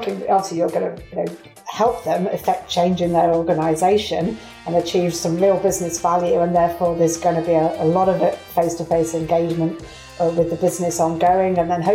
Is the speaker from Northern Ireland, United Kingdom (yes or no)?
no; East Midlands, United Kingdom; also born or lived in Singapore; Yes, from Derbyshire, if you're trying to locate that accent there. But I started my career in the UK